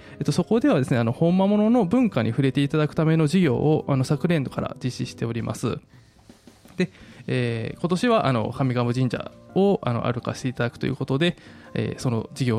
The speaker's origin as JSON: {"language": "Japanese", "region": "Kyoto", "country": "Japan", "tie": "born or raised there", "said": "私も京都生まれ京都育ちなんですけども"}